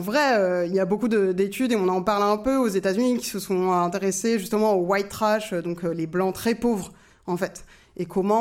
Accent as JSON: {"language": "French", "country": "Italy", "said": "Donc moi je suis italien, je suis pas blanc, moi donc voilà."}